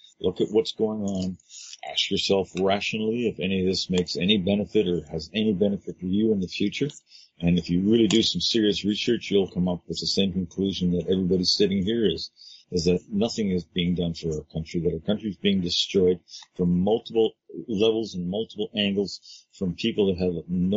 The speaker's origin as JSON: {"language": "English", "country": "Canada", "tie": "born or raised there", "said": "I've been here for 65 years, and I know what kind of life I've had in this country, and I'm so happy that I grew up in Canada."}